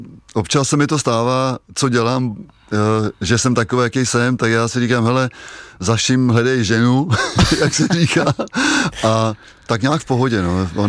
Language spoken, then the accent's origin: Czech; Prague, Czechia; also born or lived in České Budějovice; Já si spíš připadám Pražák, poněvadž jsem Pražák, ale hlavně byl jsem většinou svého života v Německu